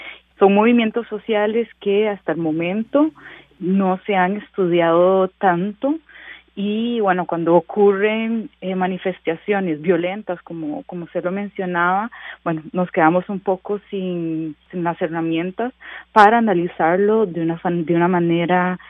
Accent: Costa Rica; Por eso es que decimos que somos la Suiza centroamericana, porque tenemos altos índices de desarrollo humano, porque somos un país seguro, progresista, que somos igualitarios

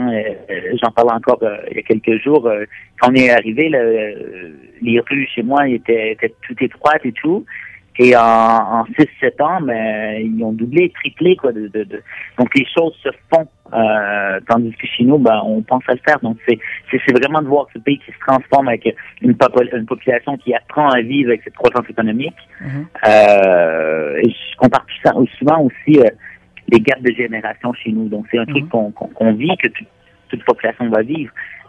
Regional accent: Montreal, Quebec, Canada; now in Beijing, China; je suis originaire du Québec, plus précisément de Montréal, et puis j'habite Beijing depuis déjà 7 ans.

